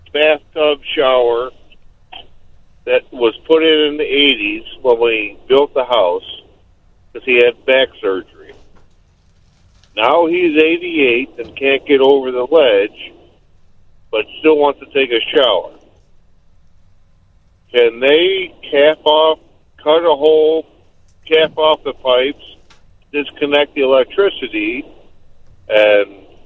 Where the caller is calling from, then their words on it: Seneca, Illinois, United States; Seneca, Illinois. 30 miles southwest of Joliet.